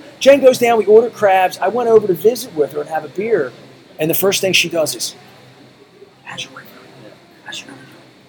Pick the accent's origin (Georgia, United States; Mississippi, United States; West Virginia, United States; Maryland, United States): Maryland, United States; Dundalk; See, I didn't grow up all bougie in Randallstown like you. I grew up in Dundalk.